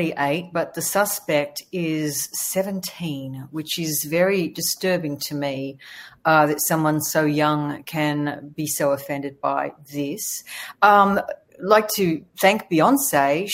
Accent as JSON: {"language": "English", "town": "Sydney", "region": "New South Wales", "country": "Australia", "tie": "born or raised there", "said": "currently hosting 11 matches down under in my hometown of Sydney."}